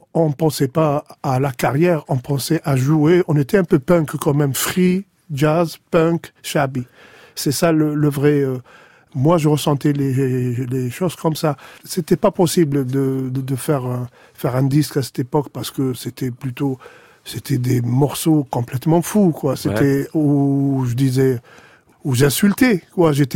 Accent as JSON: {"language": "French", "town": "Algiers", "region": "Algiers Province", "country": "Algeria", "moved": "yes", "lives_now": "France", "said": "on est Kabyle, d'Alger"}